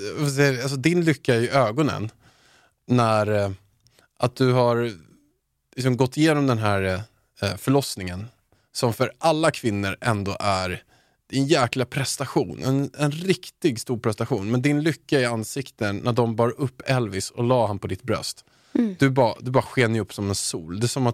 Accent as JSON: {"language": "Swedish", "town": "Haninge", "region": "Stockholm County", "country": "Sweden", "said": "ursäkta, jag kommer från Haninge."}